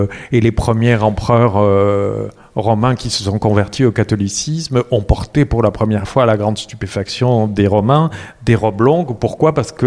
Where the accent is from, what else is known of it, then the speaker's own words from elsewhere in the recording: south of France, France; moi je venais du Midi où c'était de l'art roman pur, simple, sans chichi